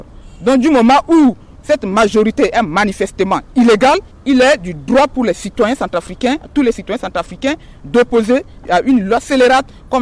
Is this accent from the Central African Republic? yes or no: yes; Central African Republic; Je suis centrafricain, je m'oppose à cette constitution.